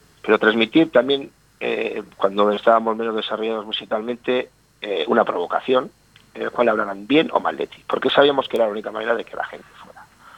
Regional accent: Galicia, Spain; yo siendo de origen gallego

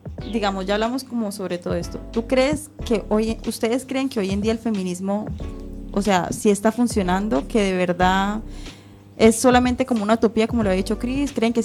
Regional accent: Colombia; Nosotros que somos colombianos Colombia, aquí viviendo

